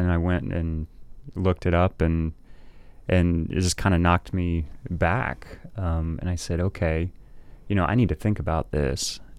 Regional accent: South Carolina, United States; a lot earlier than I learned as a kid growing up in South Carolina

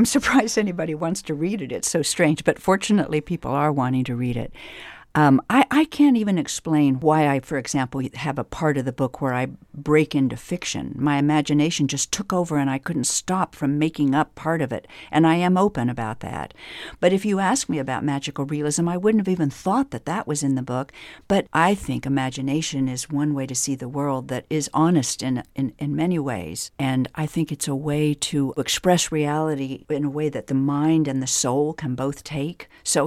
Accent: Topeka, Kansas, United States; I think the memoir is a lot about my growing up in Topeka.

